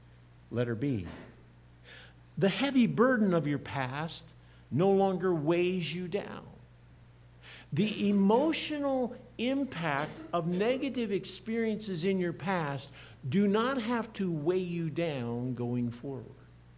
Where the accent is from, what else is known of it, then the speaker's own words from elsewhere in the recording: Iowa, United States; I grew up in Iowa. Had a wonderful, loving mother. Dad died at age 14.